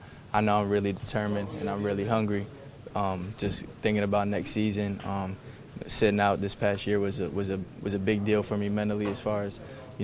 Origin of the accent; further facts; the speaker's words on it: Texas, United States; I've been seeing it since I first got here as a Texan.